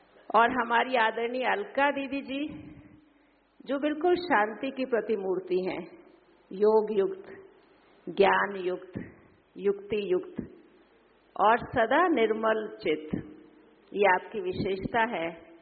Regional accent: Delhi, India; मैं भी दिल्ली से हूँ

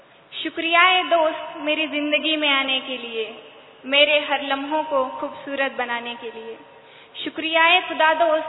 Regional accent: Maharashtra, India; और मैं महाराष्ट्र से हूँ।

